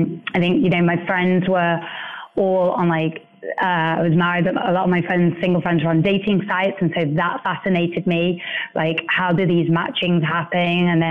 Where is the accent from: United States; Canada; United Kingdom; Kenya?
United Kingdom; England; my background, I grew up in England, I was working in India